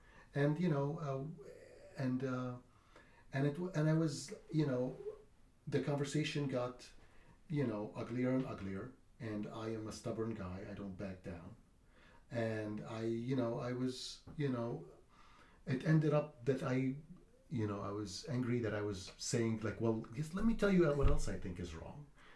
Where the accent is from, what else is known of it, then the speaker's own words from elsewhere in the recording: Egypt; I grew up in Egypt.